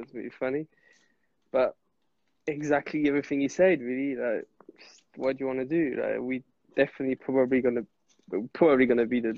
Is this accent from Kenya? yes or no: no; Corsica, France; English is a second language; I'm from Corsica, so a small island like in the Mediterranean, and so there's not very a big club scene